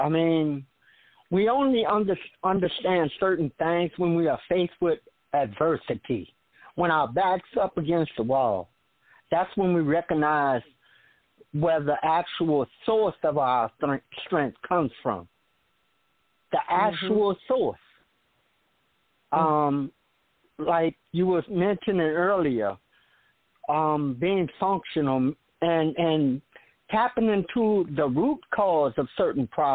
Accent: New Orleans, Louisiana, United States; now in New Zealand; I'm from New Orleans, Louisiana.

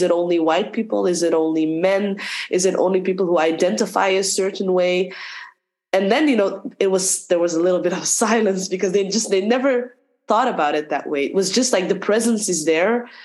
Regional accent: Belgium; I grew up in Belgium. I have a Moroccan background. I grew up in a Muslim household. I am practicing Muslim today.

